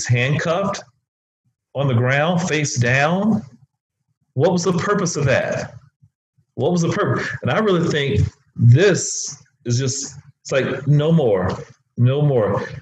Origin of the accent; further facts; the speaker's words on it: Atlanta, Georgia, United States; Living in Atlanta, Georgia, all this riot, because I grew up in Atlanta.